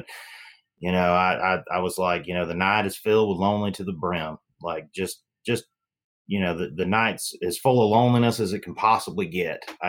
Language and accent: English; Nashville, Tennessee, United States; born there; I was born in Nashville, Tennessee, because he was working there at the time.